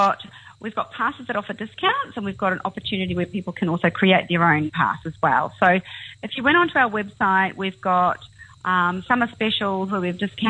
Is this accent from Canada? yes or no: no; New Zealand; You might pick up, I'm a Kiwi.